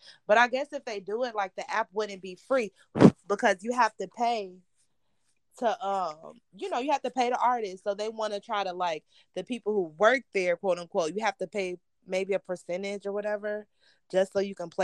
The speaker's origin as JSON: {"language": "English", "town": "Chicago", "region": "Illinois", "country": "United States", "said": "Oh, I was about to say New York, but I'm from"}